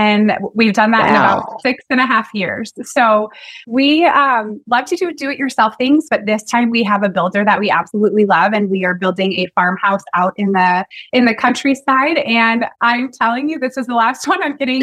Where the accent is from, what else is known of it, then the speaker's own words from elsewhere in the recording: Dubuque, Iowa, United States; I grew up in Dubuque, which is about 1 hour and 15 minutes from where we are now.